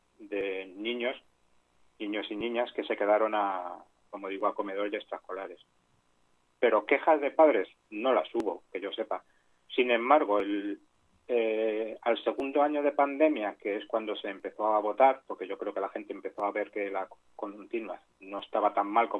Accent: Rivas-Vaciamadrid, Community of Madrid, Spain; yo vivo enfrente de un colegio, yo soy de Rivas y vivo justo enfrente del colegio en el que fue mi hijo mayor

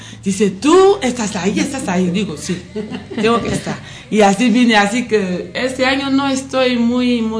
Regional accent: Côte d’Ivoire; now in Spain; Sí, yo soy de Costa de Marfil, sí.

